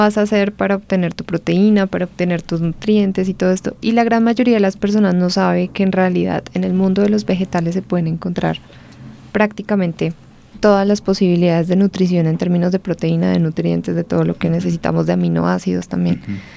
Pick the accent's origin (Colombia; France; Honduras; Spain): Colombia; para absolutamente todo lo que nosotros comemos como colombianos